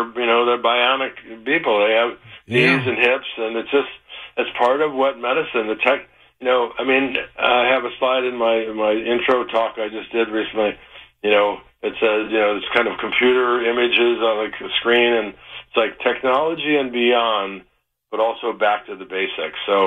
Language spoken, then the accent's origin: English; Detroit, Michigan, United States; I was born in Detroit, yeah. Raised, went to Mumford High School. Then I went to Ann Arbor, and I was there in the late 60s, early 70s, and left there.